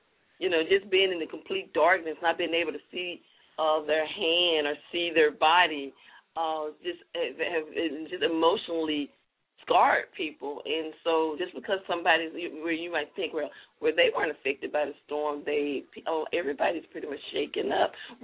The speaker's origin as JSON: {"language": "English", "region": "Deep South", "country": "United States", "tie": "born or raised there", "said": "because here in the Deep South, I've been living here, born and raised in the Deep South for 44 years now"}